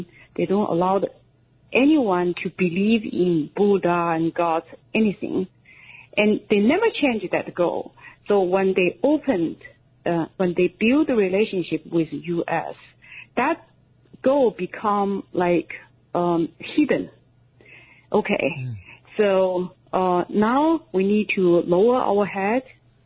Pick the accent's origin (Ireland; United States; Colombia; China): China; I grew up in China.